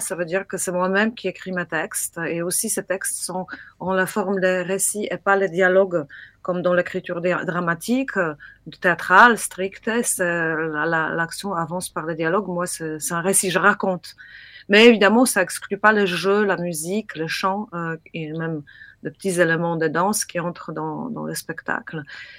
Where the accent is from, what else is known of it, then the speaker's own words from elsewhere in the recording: Poland; French is a second language; now in France; moi-même, je suis polonaise